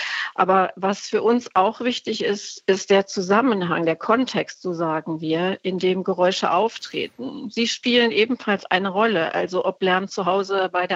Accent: North Rhine-Westphalia, Germany; Ich selber komme ja aus dem Ruhrgebiet und auch in meiner Heimatregion gibt es Beispiele für solche gut umgesetzten Monitoring-Systeme

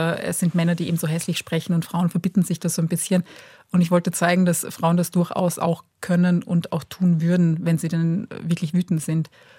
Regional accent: Bosnia & Herzegovina; first language Bosnian; beziehungsweise aus dieser bosnischen Sprache, die meine Eltern mit mir sprechen, beziehungsweise das quasi meine Muttersprache ist.

